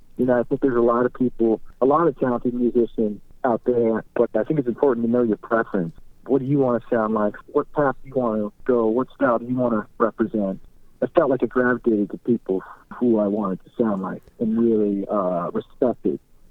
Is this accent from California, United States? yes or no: yes; Topanga, California, United States; He's actually someone I grew up with in Topanga